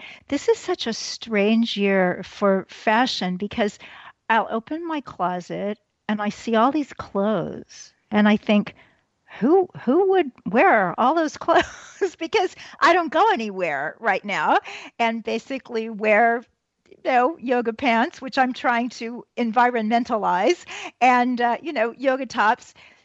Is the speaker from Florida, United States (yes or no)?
no; Kansas City, Missouri, United States; I started working in advertising for a very posh store in my hometown of Kansas City